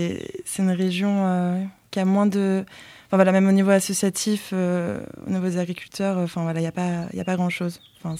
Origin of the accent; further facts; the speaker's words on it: Normandy, France; Alors, moi, je ne suis pas de la région. À la base, je suis originaire de Normandie.